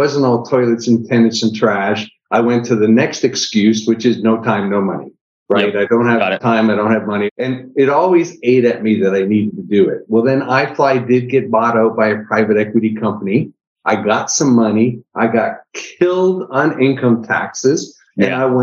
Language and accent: English; Niagara Falls, Ontario, Canada; I'm originally from Niagara Falls, Canada.